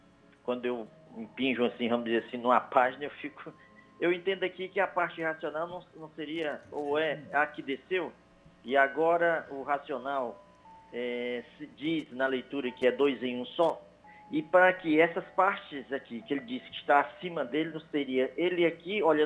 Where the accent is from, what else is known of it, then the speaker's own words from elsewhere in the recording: União, Piauí, Brazil; Você falou Maranhão, mas eu sou do Piauí, da cidade de União.